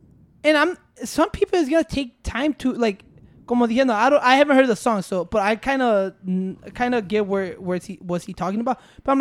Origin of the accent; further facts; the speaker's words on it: Bolingbrook, Illinois, United States; I grew up in Bolingbrook, Illinois